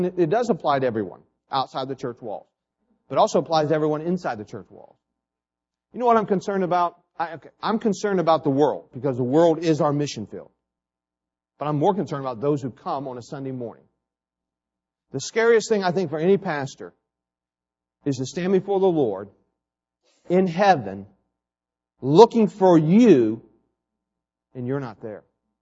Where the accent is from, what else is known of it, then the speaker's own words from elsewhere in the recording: West Virginia, United States; also born or lived in Ohio; I was raised, guess where I was raised? West Virginia, that's it.